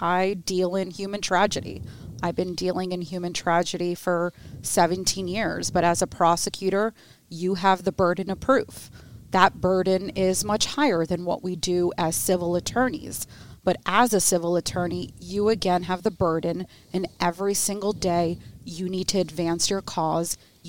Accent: Lehigh Valley, Pennsylvania, United States; I born and raised in the Lehigh Valley. My entire family is in the Lehigh Valley.

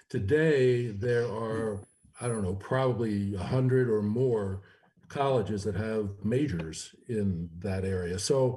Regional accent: West Chester, Pennsylvania, United States; I grew up in Westchester, about 25 miles west of Philly. Went to Westchester High School, college in Lancaster at Franklin and Marshall, and majored in accounting because my parents said I could add.

